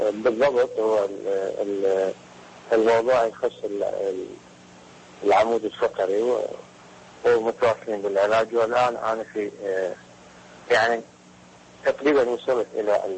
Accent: Iraq; تعرف عن التصوير عندنا بالعراق صعب

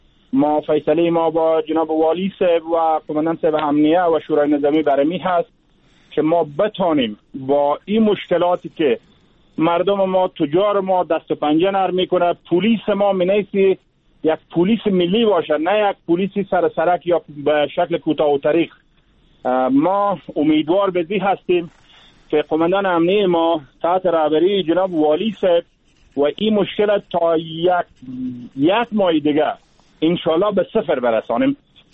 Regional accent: Farah, Afghanistan; مشکلات زیربنایی و اقتصادی داشتیم ما در ولایت فرا.

